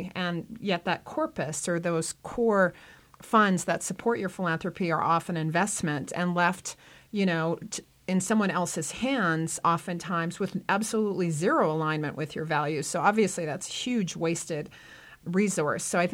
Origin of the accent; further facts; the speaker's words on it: Park City, Utah, United States; we're very lucky here in Park City, which is my hometown